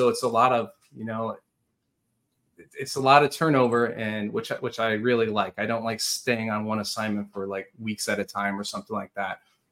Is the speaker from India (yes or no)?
no; New York, United States; I'm originally from New York, like everybody else down here.